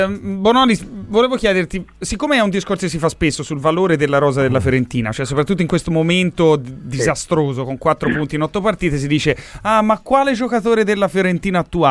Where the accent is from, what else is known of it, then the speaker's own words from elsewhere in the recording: Florence, Tuscany, Italy; Sì, cioè stiamo bene personalmente, come fiorentini stiamo parecchio male, parliamoci.